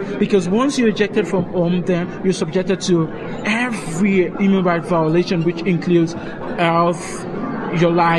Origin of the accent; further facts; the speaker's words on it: Nigeria; I'm from Nigeria